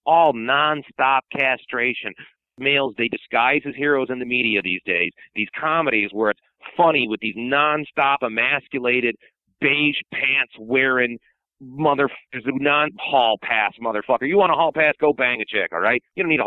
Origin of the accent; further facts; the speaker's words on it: United States; Well, that ain't the America I grew up in. I grew up in America about freedom.